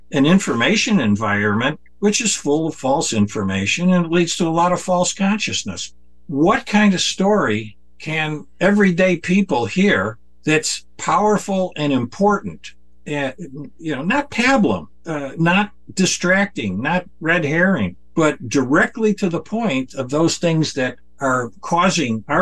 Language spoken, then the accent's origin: English; Midwest, United States; I'm from the Midwest. I'm familiar with prairie populism